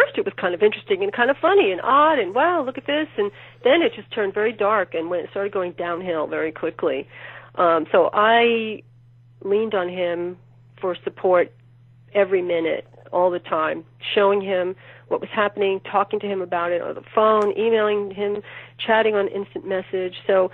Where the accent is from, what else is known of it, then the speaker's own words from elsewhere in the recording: New York City, New York, United States; I'm from the city. My whole life is in the city. My industry is in New York. Leaving New York would mean giving up everything.